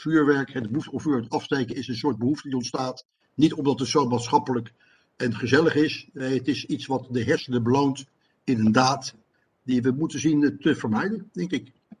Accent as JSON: {"language": "Dutch", "town": "The Hague", "region": "South Holland", "country": "Netherlands", "tie": "born or raised there", "said": "ik kom uit Den Haag. Ik ben opgegroeid in Den Haag."}